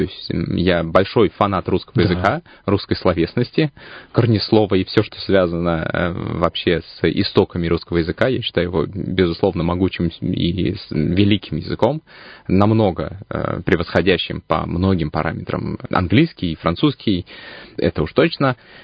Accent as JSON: {"language": "Russian", "town": "Kazan", "region": "Tatarstan", "country": "Russia", "said": "Я из Татарстана, из города. Родился я в городе Казань. Родители у меня военные. Нас штормило по стране, как и всех военных в те времена, от одного города в другой, и в Иркутске я сел в возрасте 8 лет. С 8 лет живу в Иркутске"}